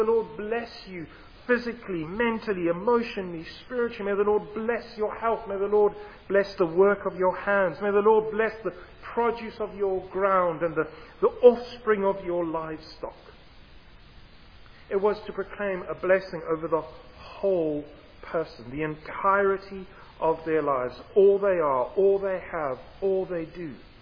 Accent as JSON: {"language": "English", "town": "Camberwell", "region": "London", "country": "United Kingdom", "also_born_or_lived": "Southern Africa", "said": "I was born, in fact, just down the road. I am from Camberwell. But I spent the majority of my life in Southern Africa."}